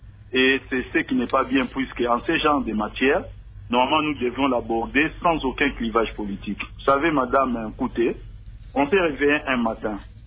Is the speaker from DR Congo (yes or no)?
yes; DR Congo; ces problèmes devaient nous préoccuper en tant que Congolais au plus haut point